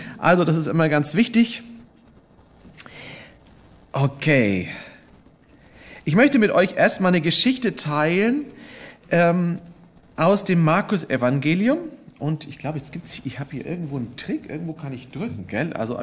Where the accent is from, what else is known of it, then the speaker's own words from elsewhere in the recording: Kulmbach, Bavaria, Germany; also born or lived in Lauterbach; Ich bin geboren in Lauterbach in Hessen, aufgewachsen in Kulmbach und war dann eine Zeit in der Schweiz